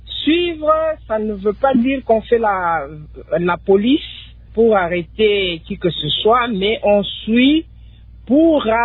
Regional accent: Kongo Central, DR Congo; on dit ici, chez nous, au Congo central

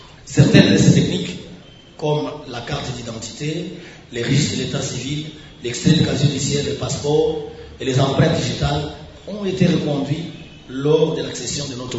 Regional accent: DR Congo; chez nous en RDC

